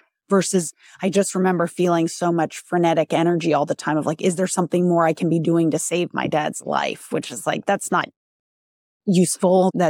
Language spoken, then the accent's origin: English; Massachusetts, United States; And I'm from Massachusetts. It's like, we're fighters.